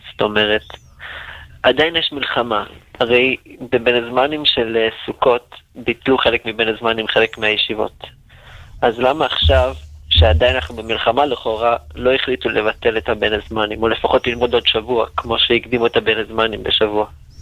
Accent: Beit Shemesh, Jerusalem District, Israel; אני מבית שמש.

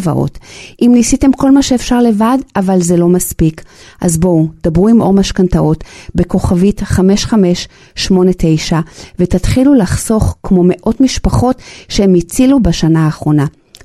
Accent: Ra'anana, Central District, Israel; אנחנו מרעננה

